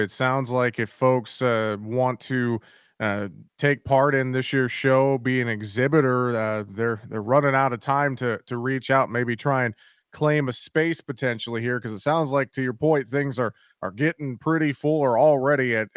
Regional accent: Iowa, United States; it's a chance for me to go home. My hometown's only about an hour north of Boone.

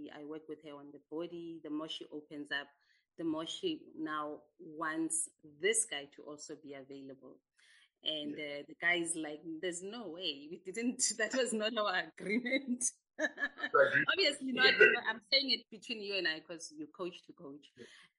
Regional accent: Alexandra, Gauteng, South Africa; And my first book is called Alone, Growing Up in Alexandra.

